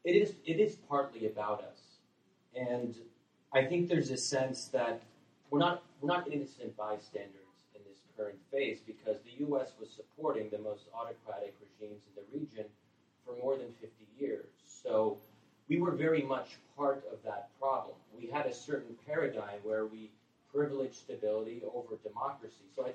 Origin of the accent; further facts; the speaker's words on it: United States; So I think we as Americans, and I'm speaking now as an American, we have to kind of take a step back